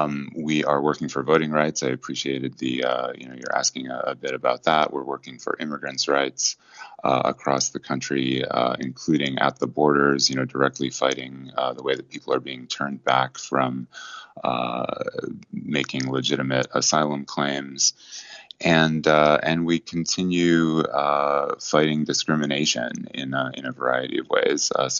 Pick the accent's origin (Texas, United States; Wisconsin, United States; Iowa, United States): Wisconsin, United States; also born or lived in Boston, United States; I come from Wisconsin and worked here in the nonprofit world for a number of years.